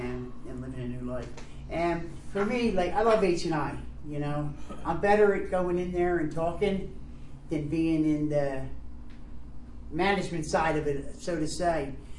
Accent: Scranton, Pennsylvania, United States; And in my area, we're from Scranton.

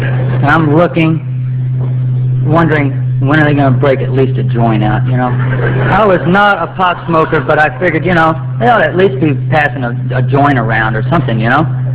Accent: Texas, United States; And I'm from the South. I'm from Texas.

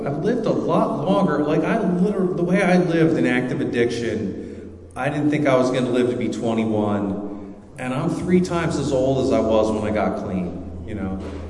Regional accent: California, United States; also born or lived in Wilmington; I'm from East of the Bay Area.

